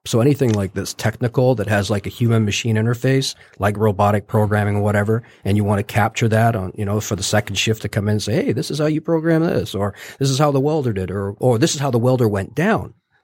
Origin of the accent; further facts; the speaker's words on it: Canada; Well, you know, I grew up in Canada, so that might explain a lot.